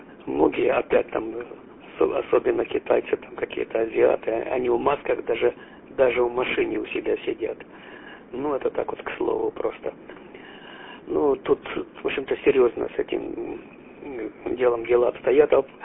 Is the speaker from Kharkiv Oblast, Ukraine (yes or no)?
yes; Kharkiv Oblast, Ukraine; now in Canada; мы тут живем больше 20 лет, 21 год мы живем, приехали мы из Харьковской области.